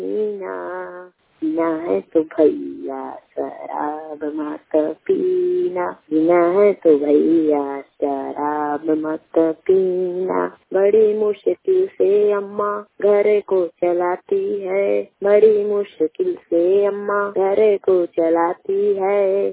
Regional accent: Bharora, Chhattisgarh, India; मैं ग्राम भरोरा का रहने वाला हूँ। जिला जनपद छत्तीसगढ़ का रहने वाला हूँ। मैं दृष्टिबाधित विशेष विद्यालय शक्ति में पढ़ाई करता हूँ, कक्षा छठवीं में पढ़ाई करता हूँ।

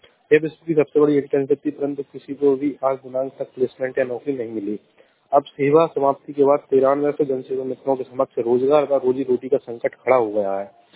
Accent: Ashoknagar, Madhya Pradesh, India; मैं जिला अशोकनगर से हूँ।

